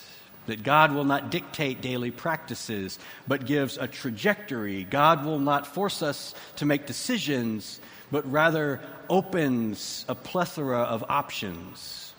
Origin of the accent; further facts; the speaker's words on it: Texas, United States; I have heard that numerous times growing up in Texas and in the South.